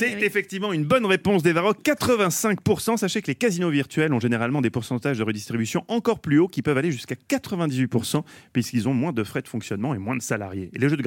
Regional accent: Switzerland; en Suisse, mon pays natal

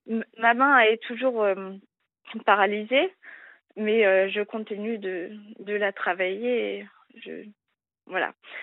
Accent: Le Mans, Pays de la Loire, France; Je suis du Mans

